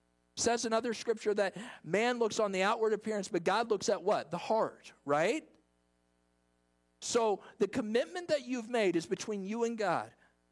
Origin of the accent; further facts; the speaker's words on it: Nebraska, United States; I grew up in Nebraska for a time, and I learned to plant from an old tired farmer